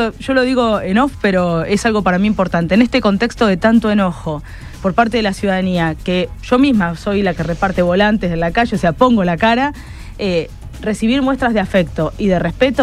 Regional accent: Rosario, Santa Fe, Argentina; como rosarinos, en este caso soy concejala de la ciudad de Rosario

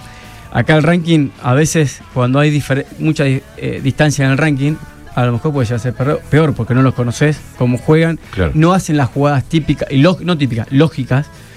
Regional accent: Argentina; Somos argentinos y queremos ganar y somos los mejores siempre en todo

